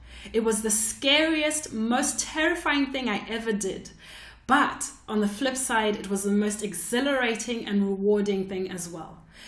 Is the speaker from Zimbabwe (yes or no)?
yes; Zimbabwe; now in Australia; because I'm Zimbabwean and I'm Australian and I live in Australia and I hadn't been seeing a lot of books by people like me.